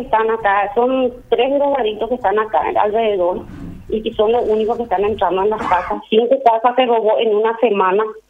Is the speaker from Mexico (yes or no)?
no; Capiatá, Central, Paraguay; Yo soy de Capiatá, kilómetro 21, ruta 2, es un asentamiento, Don Antonio se llama.